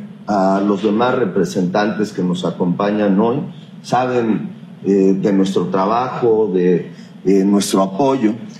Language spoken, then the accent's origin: Spanish; Guadalajara, Jalisco, Mexico; Es un compromiso que yo hice como tapatío